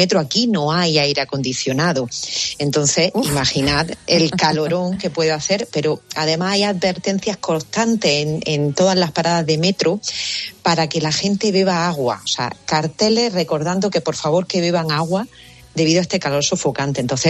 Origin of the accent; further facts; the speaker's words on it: Almería, Andalusia, Spain; Claro, yo por ejemplo que soy de Almería, me parece un clima fantástico de agosto, ¿no?